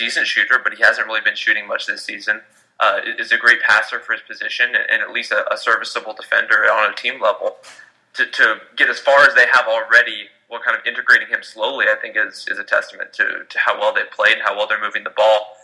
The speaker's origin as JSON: {"language": "English", "town": "Dallas", "region": "Texas", "country": "United States", "tie": "born or raised there", "said": "growing up in the Dallas area, kind of living and dying with Mavs games when I was younger"}